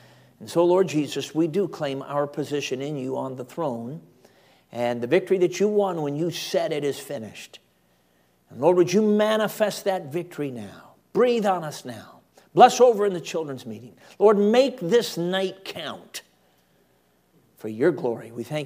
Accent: United States; I'm an American, so I had dollars in my pocket, but I needed British sterling.

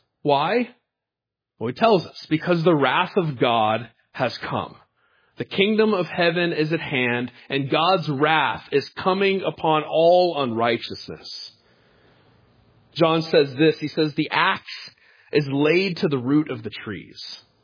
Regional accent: Pensacola, Florida, United States; you know that I grew up in Pensacola, Florida. Spent my high school years there.

